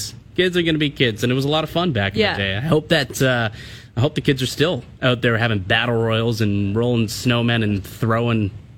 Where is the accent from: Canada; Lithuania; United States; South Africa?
Canada; I know I'm a Canadian